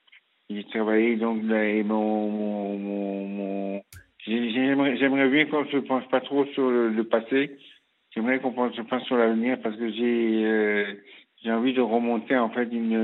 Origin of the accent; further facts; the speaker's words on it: Cameroon; born there; J'ai le Sénégal, de par ma mère. Oui. Je suis né au Cameroun.